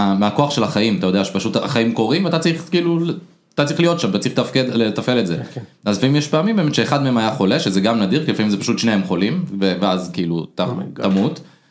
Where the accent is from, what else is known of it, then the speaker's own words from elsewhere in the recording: Tel Aviv, Tel Aviv District, Israel; בתור אבא תל אביבי